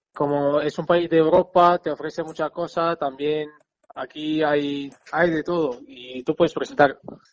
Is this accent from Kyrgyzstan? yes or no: yes; Kyrgyzstan; born there; first language Kyrgyz; Spanish is a second language; Yo hablo kirguiso, es mi lengua donde yo nací, de mi país. Pero yo de raza soy uzbeko. Entonces, yo hablo kirguiso, uzbeko, turco, ruso, inglés y español.